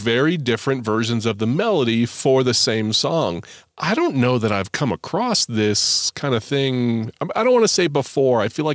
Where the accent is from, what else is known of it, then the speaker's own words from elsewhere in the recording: United States; Now, for me, as an American, that is the tune to … that I have always known.